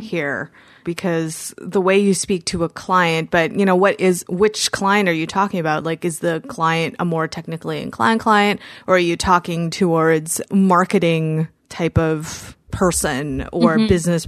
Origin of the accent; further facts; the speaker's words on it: Canada; I'm so Canadian, the only sport I really know is hockey